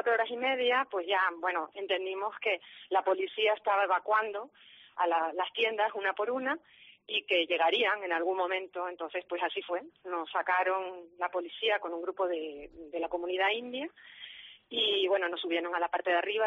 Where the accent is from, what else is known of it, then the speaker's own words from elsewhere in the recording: Las Palmas, Canary Islands, Spain; now in Kenya; De Las Palmas.